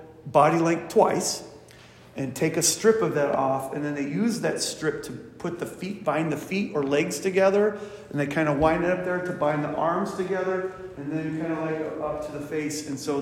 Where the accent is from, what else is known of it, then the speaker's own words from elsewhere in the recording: Tipton, United States; I remember a funeral director from my hometown in Tipton.